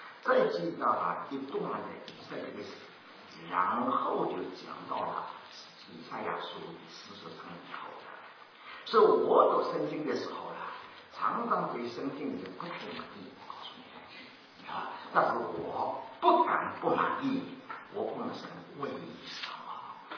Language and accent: Chinese; China; 所以我们中国人养儿女啊，五件事